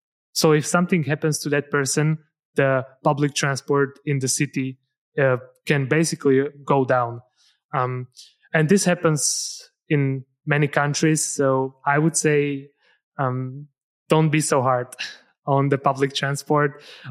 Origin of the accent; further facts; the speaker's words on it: Slovakia; moved away as an adult; now in Scotland, United Kingdom; So I'm originally from Slovakia, went to elementary, middle, and high school here. And then I moved to Scotland for university